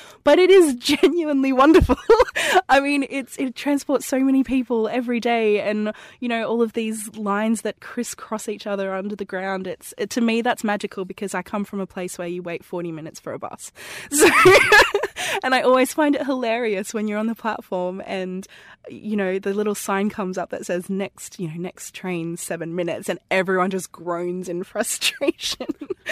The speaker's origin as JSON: {"language": "English", "town": "Sunshine Coast", "region": "Queensland", "country": "Australia", "said": "You can clearly hear that I talk funny. I am Australian. I live on from the Sunshine Coast, which is about 20 minutes from Steve Owen's zoo."}